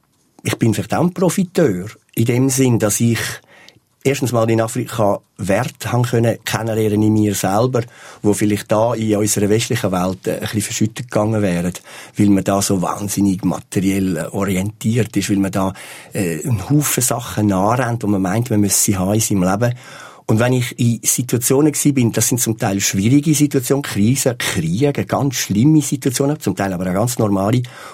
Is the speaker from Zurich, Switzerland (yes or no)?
yes; Zurich, Switzerland; also born or lived in Kenya; in den Strassen von meiner Heimatstadt Zürich.